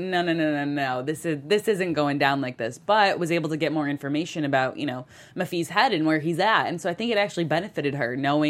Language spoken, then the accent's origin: English; East Coast, United States; Like, I'm from the East Coast. I know those frat boys.